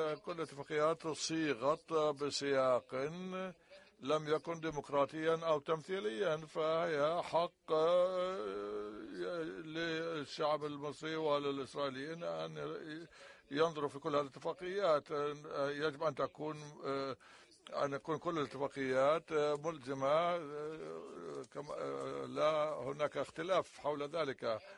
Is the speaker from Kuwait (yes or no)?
no; Egypt; أنا طالب وباحث من مصر، أتيت هنا صدفة